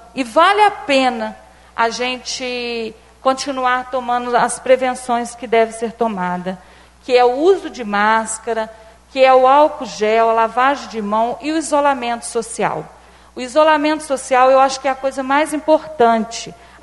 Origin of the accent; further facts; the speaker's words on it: Santos Dumont, Minas Gerais, Brazil; eu não sou vereadora de uma localidade só, eu sou da cidade de Santos Dumont.